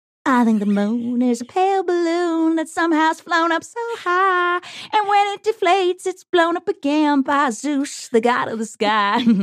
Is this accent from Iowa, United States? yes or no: yes; Iowa City, Iowa, United States; from Iowa City, Iowa.